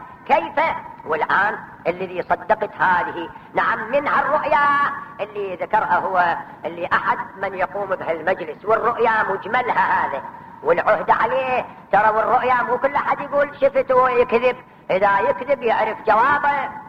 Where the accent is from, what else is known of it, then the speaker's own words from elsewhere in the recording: Bahrain; حتى هذا الرجال اللي يقول عندنا في البحرين